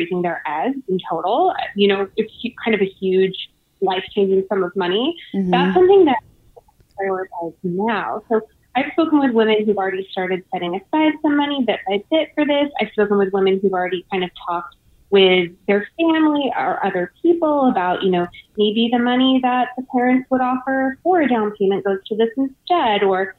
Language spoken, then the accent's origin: English; Savannah, Georgia, United States; And I grew up in Georgia. I grew up in Savannah.